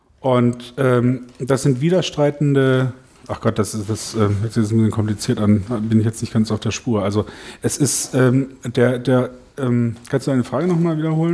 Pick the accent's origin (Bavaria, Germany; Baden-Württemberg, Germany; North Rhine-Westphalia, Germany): Baden-Württemberg, Germany; Also ich bin Badener, warum nicht?